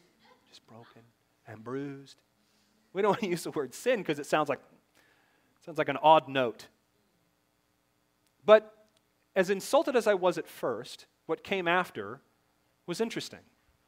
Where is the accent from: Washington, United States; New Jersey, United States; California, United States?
Washington, United States; Seattle; growing up in Seattle will help shape those opinions.